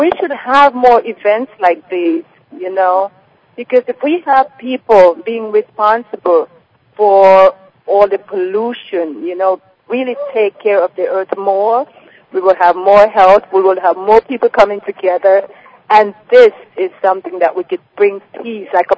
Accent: Jamaica; I am originally from Jamaica, West Indies.

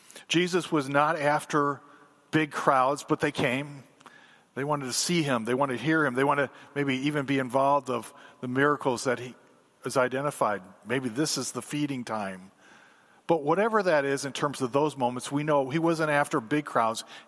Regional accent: Fulton, Illinois, United States; also born or lived in Florida / Chicago; Some of you know that I was born in Fulton. Ken was in Michigan, but raised in Fulton, Illinois. Lived a little bit of life in Florida, where I went to law school, was a lawyer for 6 years.

